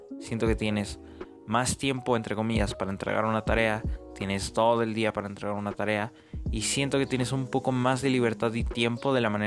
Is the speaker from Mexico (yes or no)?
yes; Mexico; Las clases online iniciaron a partir, en mi país, que es México, a partir del 17 de marzo